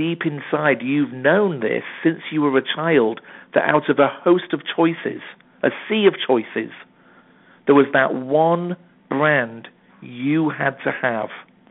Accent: England, United Kingdom; I'm from England, so I'd never even heard of Disneyland when I was growing up.

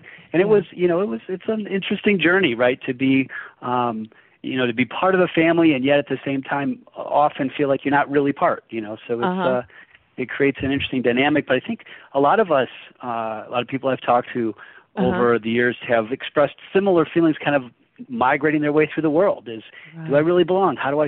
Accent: Harbor Springs, Michigan, United States; also born or lived in Flint; I was born in Flint. And then when I was about somewhere around 10 years old, I moved to a little tiny town in northern Michigan called Harbor Springs.

